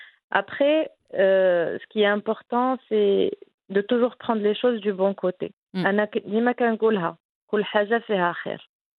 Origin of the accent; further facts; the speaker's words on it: Casablanca, Casablanca-Settat, Morocco; born there; Alors, je suis née à Casablanca en 85 et mon frère aîné avait à l'époque 8 ans.